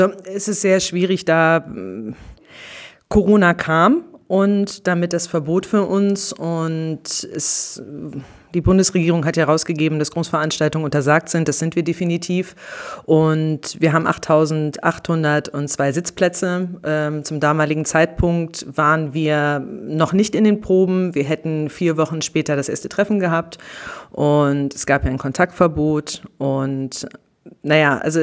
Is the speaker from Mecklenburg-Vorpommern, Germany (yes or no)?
yes; Rügen, Mecklenburg-Vorpommern, Germany; Ich bin auf der Bühne, auf der Naturbühne Ralswiek aufgewachsen, seit meinem 9. Lebensjahr auf Rügen und somit auch Störtebeker, bin ich mit Störtebeker groß geworden. Und ja, jetzt bin ich fast 38 Jahre alt